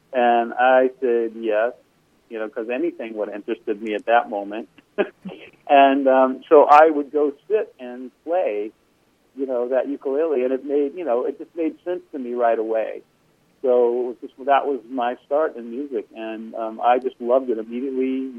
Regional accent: Richmond, Virginia, United States; I grew up in Richmond, Virginia, so something from New York City, you know, was exotic

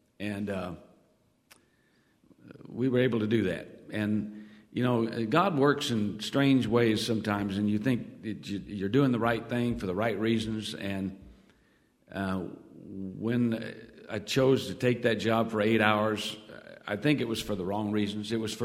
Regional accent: Guthrie, Oklahoma, United States; now in Wichita, United States; I grew up in Guthrie, Oklahoma, and I'd gone coaching at Oklahoma University

